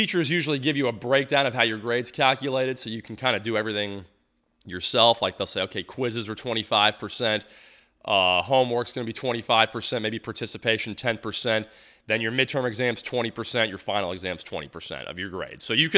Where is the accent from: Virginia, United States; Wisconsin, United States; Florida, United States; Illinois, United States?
Florida, United States; Tampa; for a kid growing up in Tampa where it was never really felt big time here, finally felt big time, and that was cool.